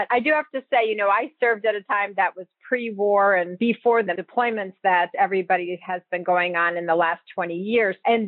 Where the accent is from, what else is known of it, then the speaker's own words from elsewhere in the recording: Rocky River, Ohio, United States; But I grew up in Rocky River, Ohio, a suburb of Cleveland, and I'm one of six kids.